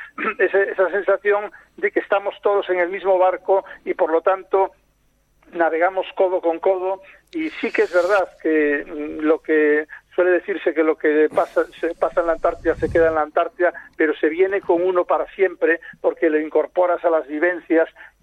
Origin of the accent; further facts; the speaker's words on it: Rimor, Castile and León, Spain; now in New York, United States; en Ponferrada soy neoyorquino y en Nueva York soy de Rimor.